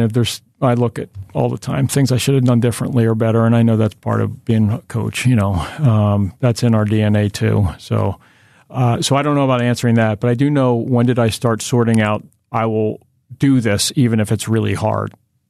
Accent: Philadelphia, Pennsylvania, United States; so growing up in Philly, obviously, I'm really lucky

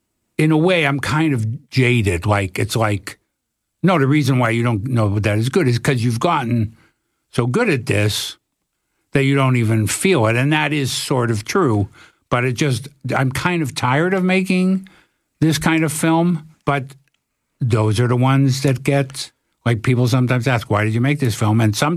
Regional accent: Toronto, Ontario, Canada; I'm from Toronto.

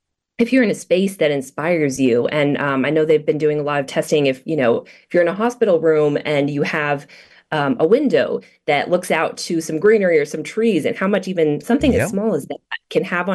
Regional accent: Dallas, Texas, United States; Yeah, I'm from Dallas. So I went to school at the University of Dallas and been around locally.

